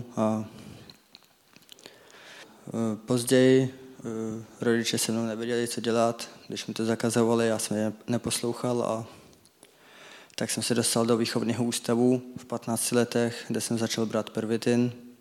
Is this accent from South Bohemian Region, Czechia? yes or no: no; Benátky nad Jizerou, Central Bohemian Region, Czechia; a pocházím z Benátek nad Jizerou. Jsem z adoptivní rodiny, mám křesťanskou rodinu, takže Boha znám už od malička